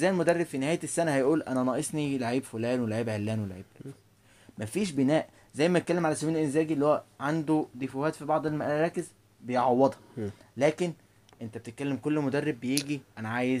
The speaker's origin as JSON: {"language": "Arabic", "country": "Egypt", "said": "عندنا في مصر"}